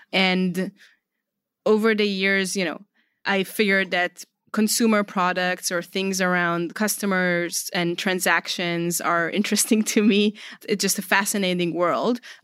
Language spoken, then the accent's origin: English; Israel; I'm originally, as my last name might indicate, I'm originally from Israel.